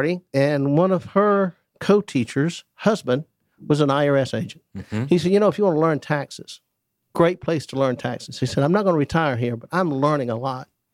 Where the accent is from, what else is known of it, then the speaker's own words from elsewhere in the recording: Atlanta, Georgia, United States; Well, I was born and raised in Atlanta.